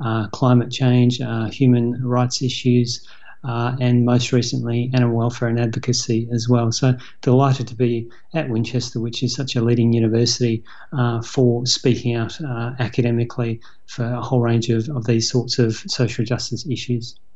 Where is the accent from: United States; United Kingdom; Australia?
Australia; I think I am originally from Australia, and we are supposed to spend a lot of our time lying on beaches